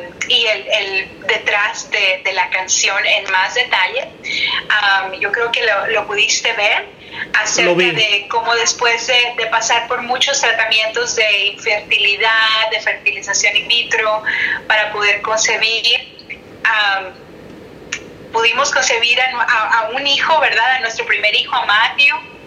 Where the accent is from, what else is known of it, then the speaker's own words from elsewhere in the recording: Mexico; Sí, soy mexicana.